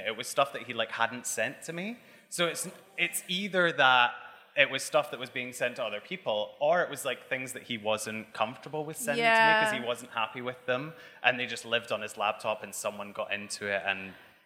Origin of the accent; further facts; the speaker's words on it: Scotland, United Kingdom; obviously I'm Scottish, if you hadn't learned that already